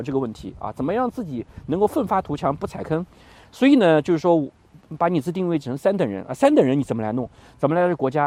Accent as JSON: {"language": "Chinese", "country": "China", "said": "搞了半天只有我是中国人"}